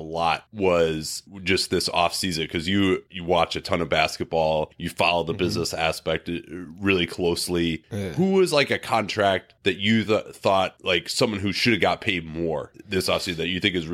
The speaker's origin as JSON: {"language": "English", "town": "Chicago", "region": "Illinois", "country": "United States", "tie": "born or raised there", "said": "I grew up in Chicago actually, was there during the Jordan years."}